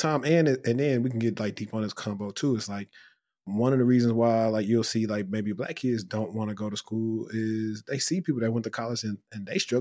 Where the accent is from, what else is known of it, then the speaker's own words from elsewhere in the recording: Shreveport, Louisiana, United States; now in Dallas, United States; And it can be in the same city as you, because I'm from Shreveport.